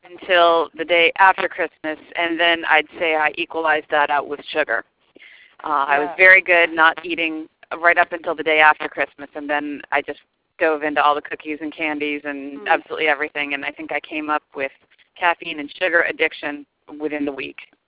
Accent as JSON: {"language": "English", "region": "Massachusetts", "country": "United States", "said": "Yes, I'm from Cape Cod"}